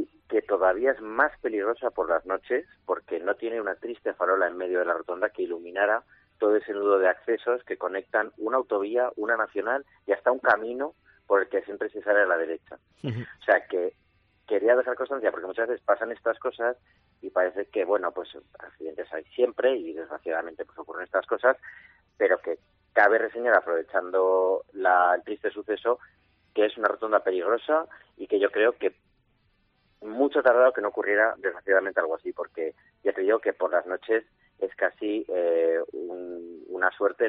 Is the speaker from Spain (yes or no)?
yes; Casetas, Aragon, Spain; todos los que somos de Casetas, Utebo y alrededores